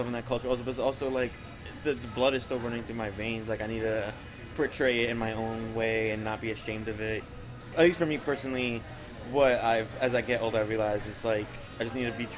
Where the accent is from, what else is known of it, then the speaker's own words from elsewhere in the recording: Bronx, New York, United States; but for a while I almost felt guilty or, like, a bad Puerto Rican because I don't speak Spanish. Growing up in the Bronx, everyone's, like, Boricua as fuck